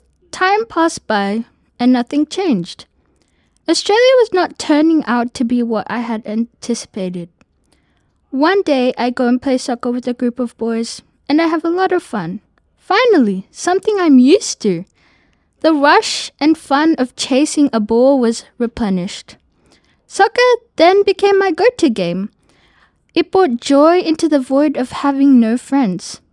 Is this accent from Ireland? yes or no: no; Kenya; I am Kenyan.